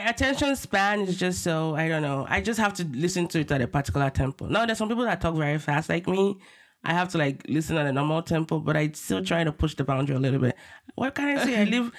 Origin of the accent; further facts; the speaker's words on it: Nigeria; And I grew up in Nigeria, by the way, where a lot of our country is relatively a young country